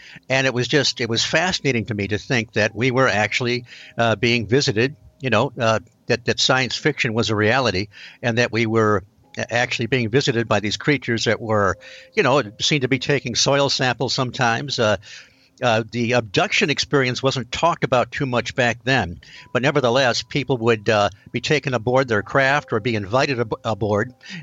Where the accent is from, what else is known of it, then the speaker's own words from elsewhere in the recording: Michigan, United States; it was mid 60s, and I grew up in Michigan.